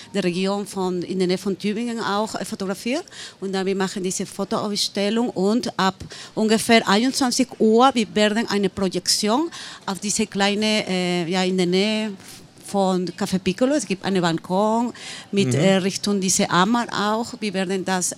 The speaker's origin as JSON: {"language": "German", "country": "Peru", "second_language": "German", "said": "Ich komme aus Peru, ich bin nicht Mexikanerin."}